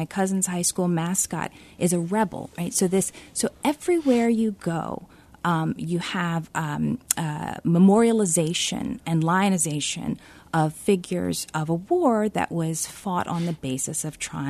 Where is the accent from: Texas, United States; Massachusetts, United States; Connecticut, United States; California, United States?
Massachusetts, United States; also born or lived in Alabama; Yeah, I was born in Alabama, and I grew up in Massachusetts.